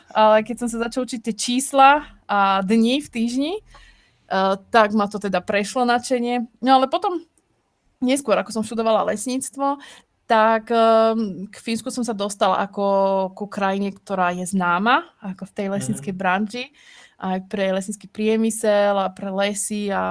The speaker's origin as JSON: {"language": "Slovak", "region": "southern Slovakia", "country": "Slovakia", "moved": "as an adult", "lives_now": "Finland", "said": "A teda ja pochádzam zo Slovenska, konkrétne z južného, krásneho, teplého Slovenska a študovala som vo Zvolene na lesníckej fakulte a neskôr som sa dostala do Fínska, kde som tiež študovala lesníctvo"}